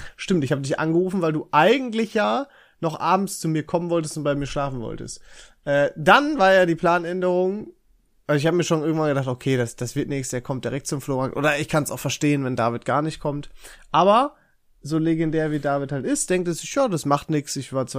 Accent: Germany; weil ich das ja als Deutscher auch im Blut habe?

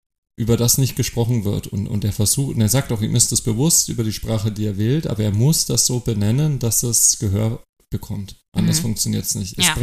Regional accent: West Germany, Germany; now in East Germany; ich bin ja ein Westdeutscher, der nach Osten...

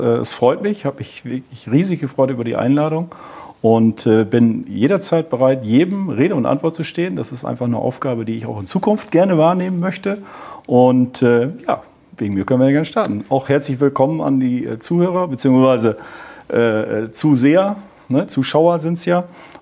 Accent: Hochstede, Lower Saxony, Germany; also born or lived in Nordhorn; Ich bin in Nordhorn geboren und in Hochstede aufgewachsen. Meine Eltern kommen aus Hochstede, also wir sind da schon einige Jahrzehnte inzwischen.

